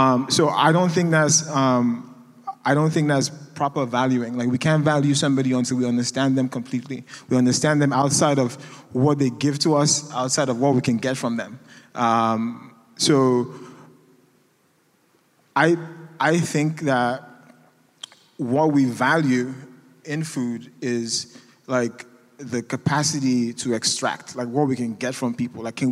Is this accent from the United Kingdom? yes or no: no; Nigeria; now in United States; I'm an immigrant. I'm Nigerian. Currently, I'm undocumented. So I came in here as a student.